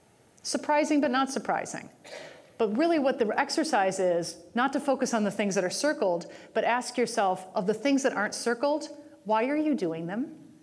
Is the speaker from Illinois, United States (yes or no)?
no; Michigan, United States; and this is the Midwesterner in me, I'm from Michigan. Yay, Midwest